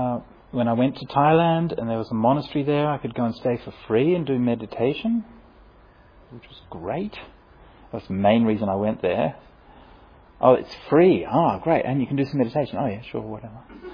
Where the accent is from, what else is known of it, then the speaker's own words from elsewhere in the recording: Australia; I'm a city kid, right? I mean, you know, I grew up in Australia